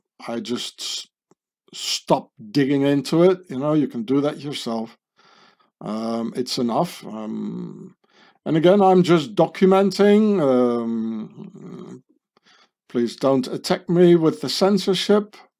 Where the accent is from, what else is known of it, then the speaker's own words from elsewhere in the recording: South Africa; My Irish accent sort of comes better than the American accent, right? Not bad for a South African.